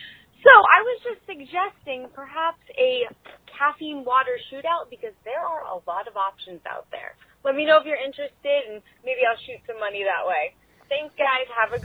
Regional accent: Long Island, New York, United States; from Long Island.

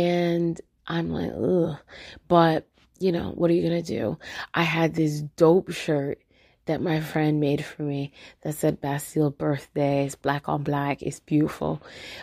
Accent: Brooklyn, New York, United States; Sir, I'm from Brooklyn. This will be the last time.

